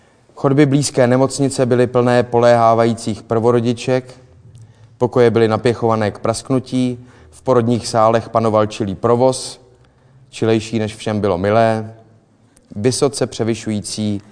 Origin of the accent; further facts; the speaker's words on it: Prague, Czechia; born there; Narodil jsem se 1974 v Praze, rodiče jsou původem z malého města a venkova. Prarodiče pocházeli z venkova všichni, kromě tátova dědy, který byl z Mostu.